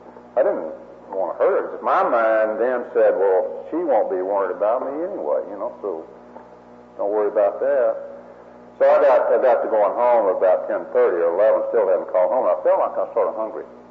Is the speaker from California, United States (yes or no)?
no; Texas, United States; I'm from Texas, but y'all had Bud Wilkinson up here when I went to school.